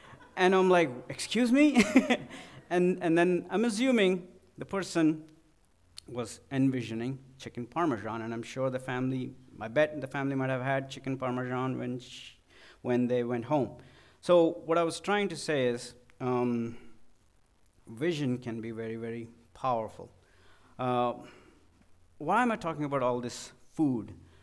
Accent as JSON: {"language": "English", "country": "India", "said": "I'm from India, so I could think of biryani."}